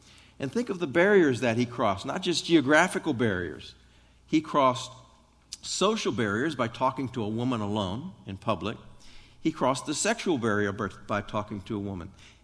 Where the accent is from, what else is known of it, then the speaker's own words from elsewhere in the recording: Maryland, United States; moved away as an adult; now in Texas, United States; Karen and I came from Maryland. We lived our first almost 28 years or so in Maryland, and then came to Texas.